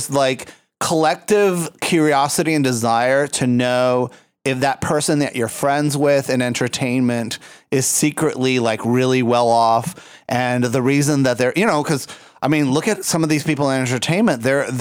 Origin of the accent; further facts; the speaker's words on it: Puerto Rico; And I came from Puerto Rico.